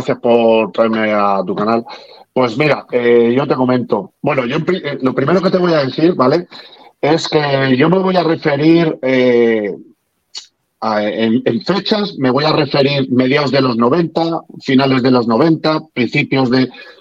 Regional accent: Salamanca, Castile and León, Spain; imagínate a Salamanca, vienen todavía con un poquito, que yo soy de Salamanca, venían con un poquito más de retraso.

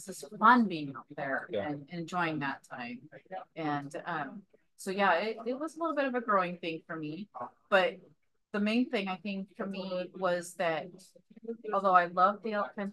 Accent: Oregon, United States; now in Washington, United States; Actually born and raised in Oregon.

